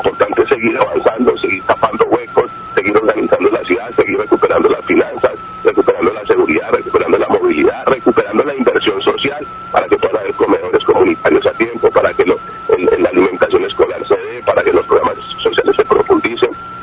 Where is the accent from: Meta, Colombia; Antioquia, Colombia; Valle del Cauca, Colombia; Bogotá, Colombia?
Valle del Cauca, Colombia; Cali; also born or lived in Tuluá; Mi papá era caldense, yo soy tulueño de nacimiento, vallecaucano, sí, pues me crié y he vivido en Cali.